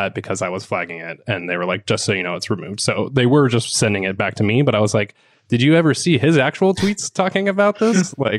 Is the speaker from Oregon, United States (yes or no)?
yes; Portland, Oregon, United States; I grew up in Portland, Oregon